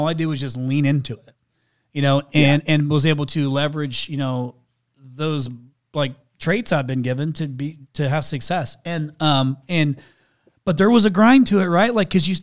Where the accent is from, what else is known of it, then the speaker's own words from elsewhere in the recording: Indiana, United States; Yeah. So I'm from the Midwest. I grew up in a farming community.